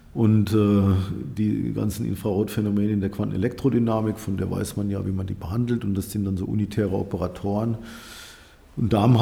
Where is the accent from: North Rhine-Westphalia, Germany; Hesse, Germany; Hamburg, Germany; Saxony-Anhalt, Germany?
Hesse, Germany; Hanau; Also geboren bin ich in Hanau und dort bin ich auch aufgewachsen.